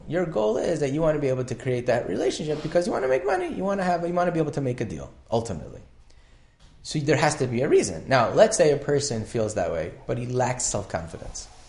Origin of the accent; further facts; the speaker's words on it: New York, United States; It's just like a Yetzer Hara that we have, or it's because we're from New York.